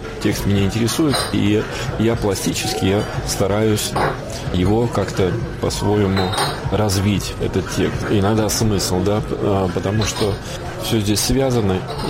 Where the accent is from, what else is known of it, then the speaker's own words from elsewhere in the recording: Germany; Как человек практичный, да, как немец, я могу откровенно сказать